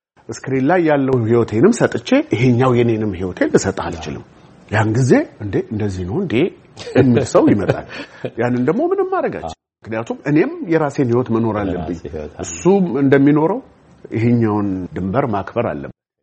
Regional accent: Harar, Harari Region, Ethiopia; እንግዲህ እኔ ተወልጄ ያደግኩት ሀረር ነው።

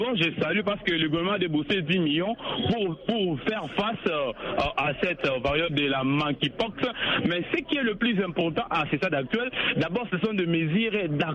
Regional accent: DR Congo; chez nous, en RDC

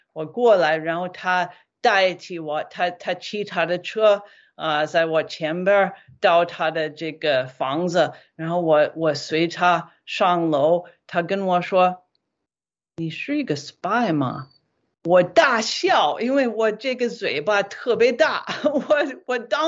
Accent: United States; Chinese is a second language; now in China; 我作为一个美国人，可能是一到美国，因为我觉得在中国 确实大不了要回美国一趟啊

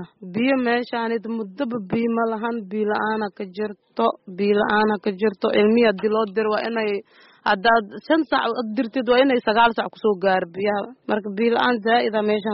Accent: Mogadishu, Banaadir, Somalia; aniga muqdisho ka imaaday

